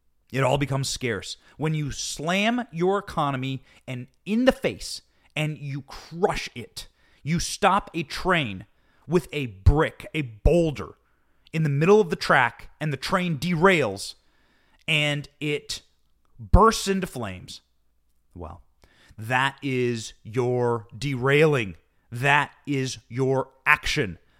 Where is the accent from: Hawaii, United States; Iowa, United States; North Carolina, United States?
Iowa, United States; The School of Political Hard Knocks growing up in Iowa made that very easy.